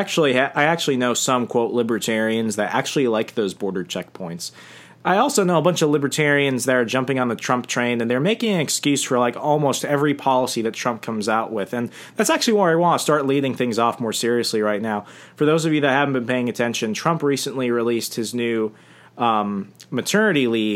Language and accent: English; Sierra Vista, Arizona, United States; Perfect. That's my hometown.